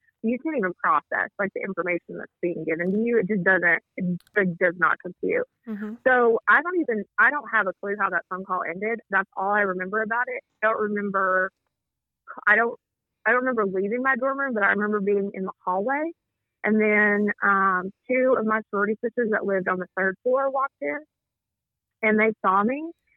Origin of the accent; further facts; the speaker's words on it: Oliver Springs, Tennessee, United States; So I'm from Oliver Springs. It's like a town next to us that has the hospital.